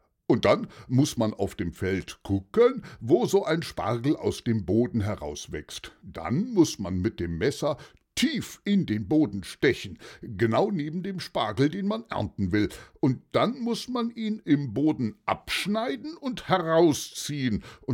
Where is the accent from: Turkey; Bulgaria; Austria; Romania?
Romania; German is a second language; now in Germany; Ich komme aus Rumänien. Und in Rumänien verdient man noch weniger als in Polen.